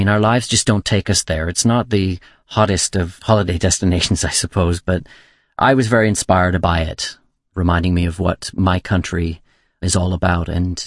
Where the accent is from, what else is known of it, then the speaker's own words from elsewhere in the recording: Canada; I, of course, as every Canadian is, completely aware of Farley Mowat, and we were introduced to the book in school